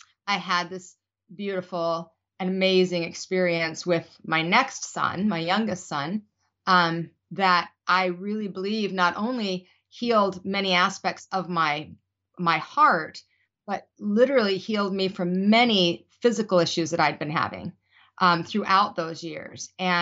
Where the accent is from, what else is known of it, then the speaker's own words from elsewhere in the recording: Salt Lake City, Utah, United States; I was raised in Salt Lake City, Utah.